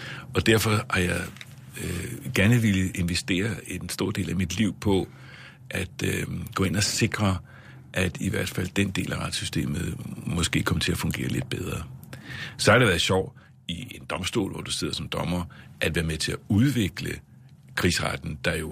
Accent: Indonesia; da vi boede i Indonesien, hvor jeg voksede op.

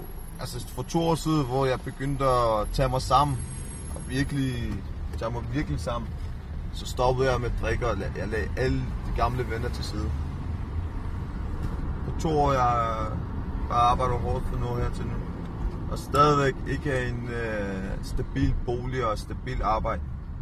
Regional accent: Albertslund, Capital Region of Denmark, Denmark; Jeg kommer fra Albertslund.

